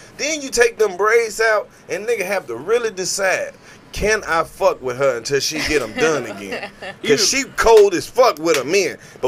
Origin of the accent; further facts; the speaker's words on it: Mississippi, United States; Like, when I tell people I'm from Mississippi, like, oh, okay.